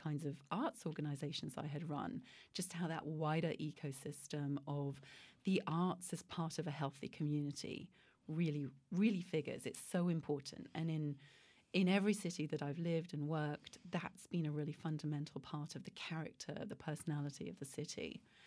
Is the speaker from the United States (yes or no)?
no; South East England, United Kingdom; Well, I grew up in the southeast of England in an area of Kent that I describe as being closer to France than it was to London.